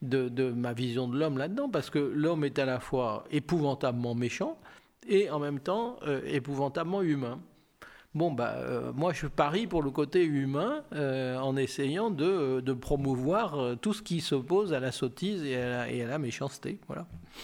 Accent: Lyon, Auvergne-Rhône-Alpes, France; Moi, je suis lyonnais et je tiens à mon identité lyonnaise.

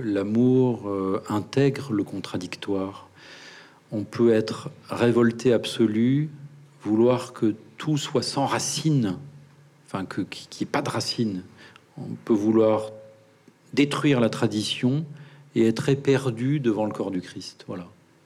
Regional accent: France; Bon, moi, je suis français, je comprends pas.

